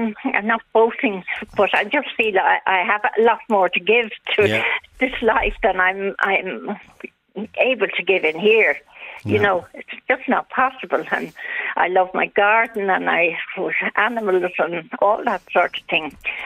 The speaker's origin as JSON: {"language": "English", "town": "Dublin", "region": "Leinster", "country": "Ireland", "lives_now": "Celbridge, Ireland", "said": "I'm from Clonskee South County, Dublin. I lived there with my parents for a long time. And in 1981, I bought a house in Selbridge"}